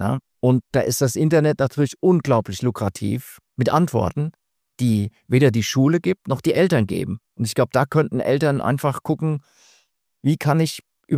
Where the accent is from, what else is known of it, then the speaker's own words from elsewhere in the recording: Hesse, Germany; zumindest in Hessen, wo ich herkomme, ab 4. Klasse ist der Aufklärungsunterricht.